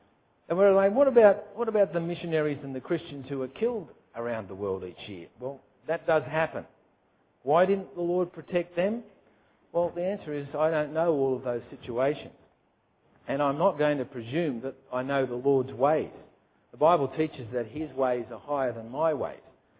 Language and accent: English; Tamworth, New South Wales, Australia; I was born and raised in Tamworth, in northern New South Wales, country music capital.